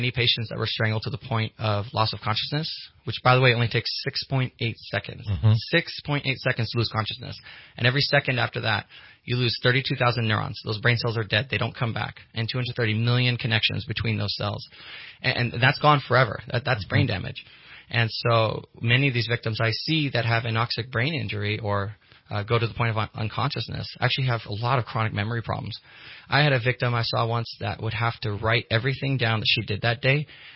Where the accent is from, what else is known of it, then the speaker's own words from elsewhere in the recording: Hawaii, United States; You know, originally I'm from Hawaii, and there weren't very many pinballs in Hawaii.